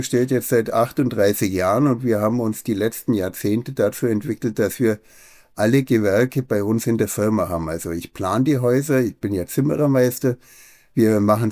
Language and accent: German; Bavaria, Germany; Ich bin in den Stauden aufgewachsen, da gibt es sehr viel Wald.